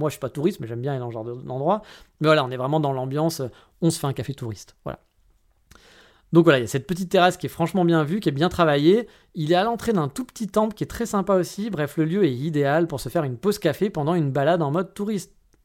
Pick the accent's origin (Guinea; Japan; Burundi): Japan; Kyoto; Je dis « Ah bah je viens de Kyoto. »